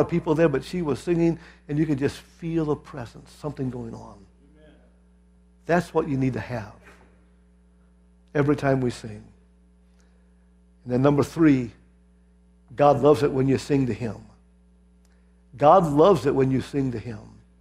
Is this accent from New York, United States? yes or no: no; Lima, Ohio, United States; Now, you know, I'm not from the South. That may surprise some of you. I'm from Lima, Ohio.